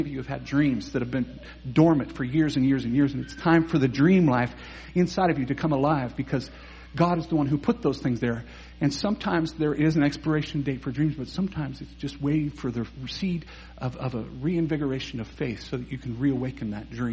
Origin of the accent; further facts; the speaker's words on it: Wyoming, United States; I may have went to Utah, but I'm really from Wyoming, so I'm just still redneck as could be, to be honest with you.